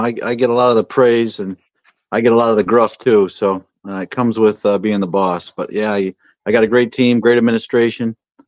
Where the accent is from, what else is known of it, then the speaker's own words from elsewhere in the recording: Hoosick Falls, New York, United States; Well, I grew up in Hoosick Falls, across from Hoosick Falls Country Club.